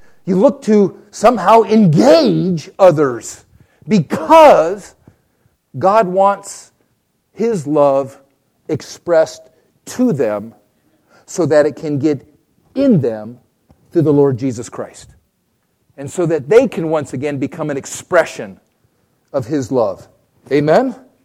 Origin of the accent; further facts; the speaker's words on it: Puerto Rico; You heard earlier, I grew up in Puerto Rico